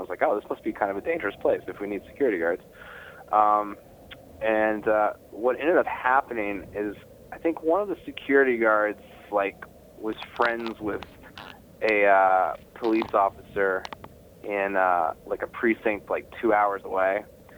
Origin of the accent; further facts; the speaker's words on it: Virginia, United States; I grew up in Virginia.